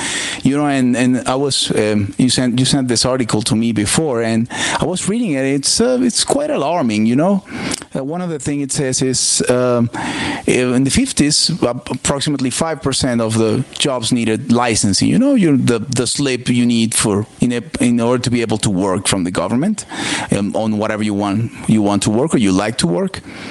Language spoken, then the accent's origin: English; Venezuela; now in Mexico; I'm original from Venezuela, and I'm calling from Mexico. I've lived here for 20 years